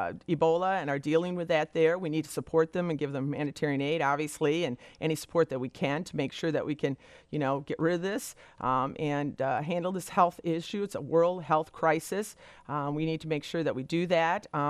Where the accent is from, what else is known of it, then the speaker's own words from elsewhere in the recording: Byron Center, Michigan, United States; You know, I'm from Byron Center. We have a great school system there.